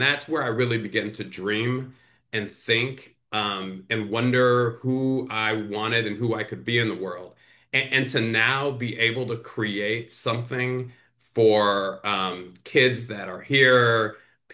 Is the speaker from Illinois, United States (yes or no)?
yes; Chicago, Illinois, United States; I was born on the South Side, but I grew up on the North Side of Chicago. My mother remarried, and we married into a Latvian immigrant family.